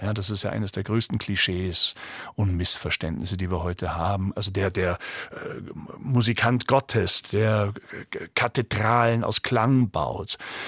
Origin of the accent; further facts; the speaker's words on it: Munich, Bavaria, Germany; ich komme aus München und München nennt sich selbst ja auch